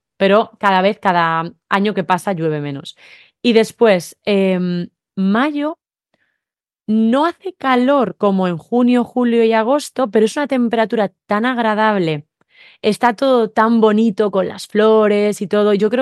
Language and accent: Spanish; Valencia, Valencian Community, Spain; como yo soy de Valencia y para mí las fallas son wow